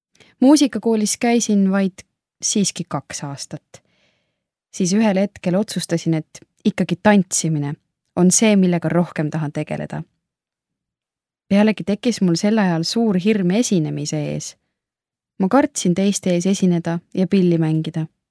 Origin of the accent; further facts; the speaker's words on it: Keila, Harju County, Estonia; ja pärit Keilast.